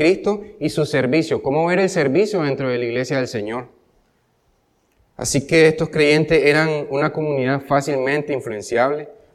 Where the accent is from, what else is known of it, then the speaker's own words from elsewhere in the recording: Nicaragua; ¿Acaso no somos también, como cultura nicaragüense, una cultura terca?